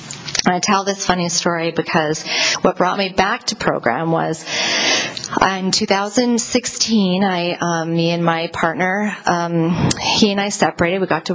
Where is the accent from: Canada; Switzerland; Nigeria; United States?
Canada; Mission, British Columbia; I come from Mission, BC, Canada.